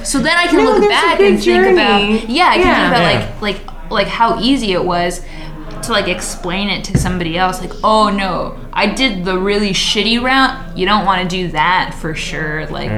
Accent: Texas, United States; I'm from Texas. I've lived here my whole life.

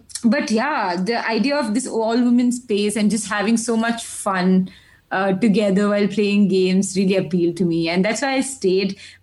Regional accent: India; first language Malayalam; English is a second language; Malayalam, very Indian vernacular. I started watching English movies only in my 11th grade. In fact, I didn't speak English very well till my 6th grade, because I did not have anybody to speak English with.

